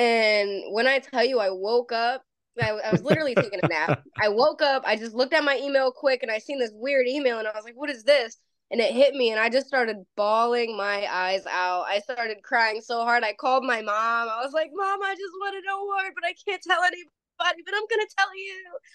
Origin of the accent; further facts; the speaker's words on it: Syracuse, New York, United States; It's rough. You know, I didn't grow up in like a very good part of the city. I definitely grew up in the ghetto.